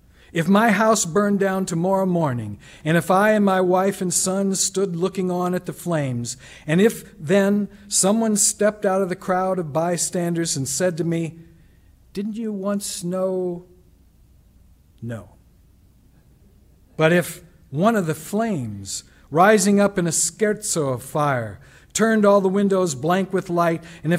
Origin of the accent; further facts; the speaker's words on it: St. Louis, Missouri, United States; he was talking about the city of St. Louis. And I actually did dare to say to him, "This is my hometown.